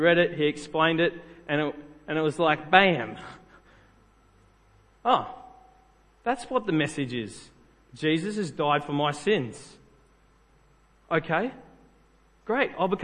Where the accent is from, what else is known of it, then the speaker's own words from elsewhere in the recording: New South Wales, Australia; like probably most of you guys growing up in New South Wales, go to school, you get taught scripture.